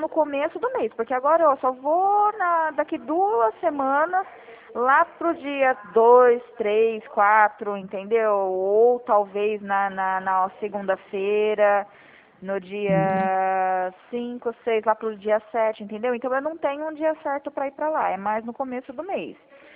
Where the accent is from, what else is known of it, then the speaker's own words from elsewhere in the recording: Santa Bárbara d'Oeste, São Paulo, Brazil; eu sou de Santa Bárbara